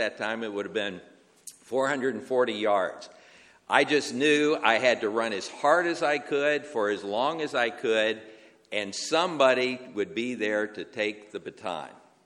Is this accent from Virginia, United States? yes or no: yes; Staunton, Virginia, United States; I grew up in the Shenandoah Valley, Stanton, Virginia, over in the western part of the state